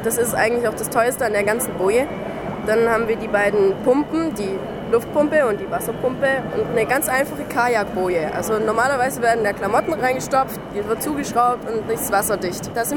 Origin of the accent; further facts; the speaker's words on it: Esslingen, Baden-Württemberg, Germany; Ich komme aus Esslingen, also wir sind insgesamt 12 Leute.